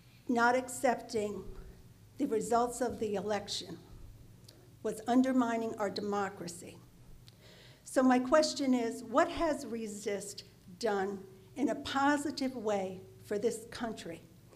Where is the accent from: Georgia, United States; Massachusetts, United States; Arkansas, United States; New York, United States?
New York, United States; Clifton Park; I'm from Clifton Park.